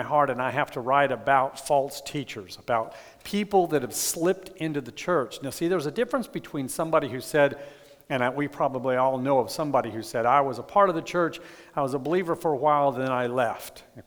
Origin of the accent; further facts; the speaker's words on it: Texas, United States; my first reaction to that, because I'm a Texan, is why wasn't somebody there to protect those people?